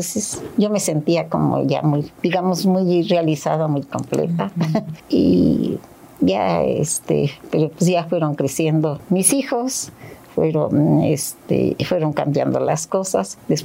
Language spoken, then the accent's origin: Spanish; Zacatecas, Mexico; also born or lived in Mexico City; Nací en Ciudad de México, pero desde recién nacida nos fuimos a vivir a Zacatecas. Allá mi papá tenía su negocio y una tienda muy surtida y allá vivimos.